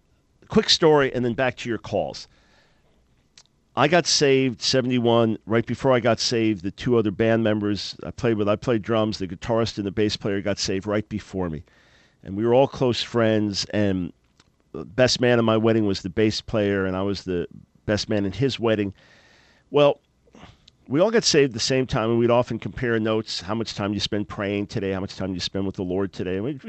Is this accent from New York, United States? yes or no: yes; New York, United States; there was a famous hot dog place where we grew up on Long Island, Nathan's Hot Dogs.